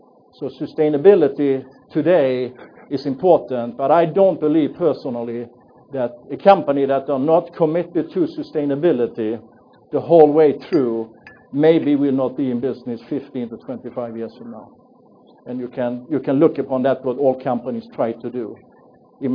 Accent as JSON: {"language": "English", "country": "Sweden", "tie": "born or raised there", "also_born_or_lived": "France / Belgium / Russia / United States", "moved": "as an adult", "said": "We were born and raised in Sweden. We left Sweden in 1991 and since have lived in France, in Belgium, in Russia, United States twice, and I also had a stint in Hong Kong."}